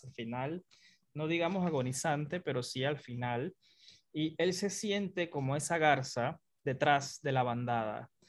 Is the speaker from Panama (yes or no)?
yes; Panama; Yo creo que el modernismo lo que me deja a mí como panameño es ese sentimiento de lo que es mío, es ese sentimiento de mi campo